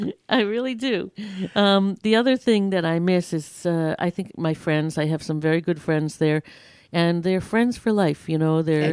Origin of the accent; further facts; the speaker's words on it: United States; I'm an American and also now an Israeli.